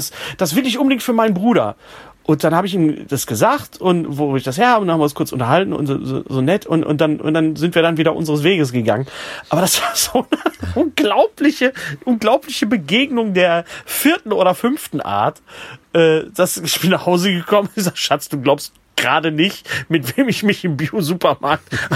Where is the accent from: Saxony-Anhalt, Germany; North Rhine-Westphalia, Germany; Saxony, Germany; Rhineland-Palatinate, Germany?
North Rhine-Westphalia, Germany; Ich komme aus dem Ruhrgebiet, ich sage immer Gedeck.